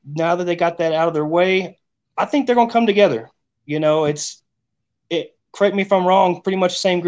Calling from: Rawls, Texas, United States; I'm in Rawls, Texas, my friend.

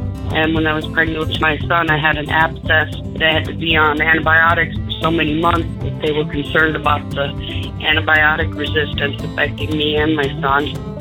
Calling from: Lima, Ohio, United States; I'm calling from Lima, Ohio.

